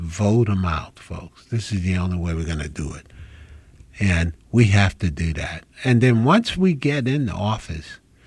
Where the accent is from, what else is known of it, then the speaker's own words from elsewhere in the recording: New Jersey, United States; also born or lived in Mobile; So in New Jersey, where I grew up, I was born in Mobile